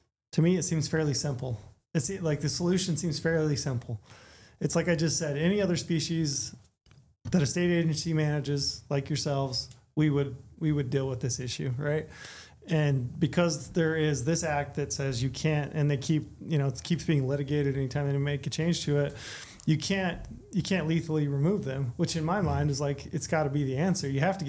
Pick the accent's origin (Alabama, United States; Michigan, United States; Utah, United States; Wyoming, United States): Utah, United States; Cedar City; I am from Cedar City. This is it's in my blood.